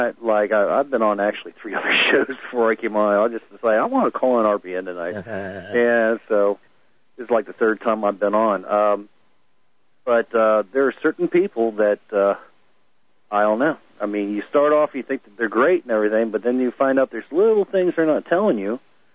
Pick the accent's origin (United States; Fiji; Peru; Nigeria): United States; Cincinnati, Ohio; I'm formerly from Cincinnati, Ohio, and he's from there.